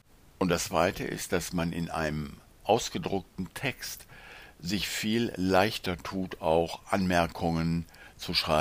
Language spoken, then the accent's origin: German; North Rhine-Westphalia, Germany; weil ich komme aus dem Pott und da sagt man so.